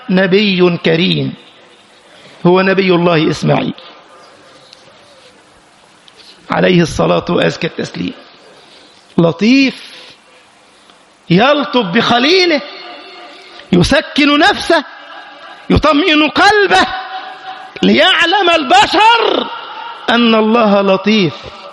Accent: Egypt; فمر على بلدنا مصر

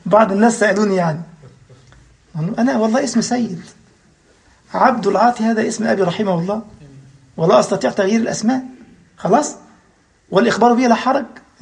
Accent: Upper Egypt, Egypt; أنا مش في السويد، أنا مصري ومصري صعيدي كمان يعني، مشكلة يعني، مش مصري عادي كمان يعني

